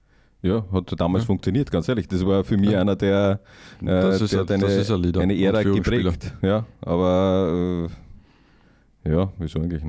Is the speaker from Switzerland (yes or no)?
no; Hartberg, Styria, Austria; ich komme aus der Gegend von Hartberg.